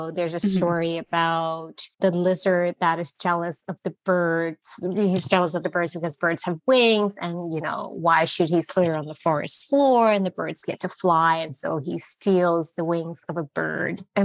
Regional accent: Liberia; just like how I heard stories growing up in Liberia, without a book, just from my imagination.

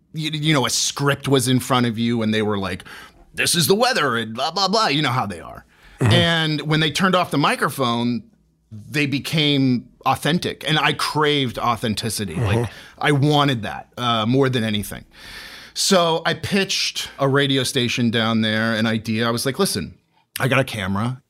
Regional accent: St. Petersburg, Florida, United States; I grew up in St. Petersburg, Florida. I was born and raised in St. Pete, Florida.

